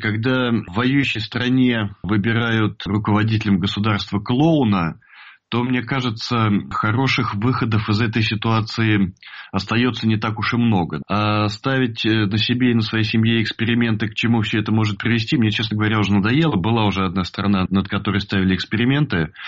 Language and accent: Russian; Ukraine; also born or lived in Russia; Я украинец, и от этого никуда не деться, да? От того, что я родился в России, я не стал русским.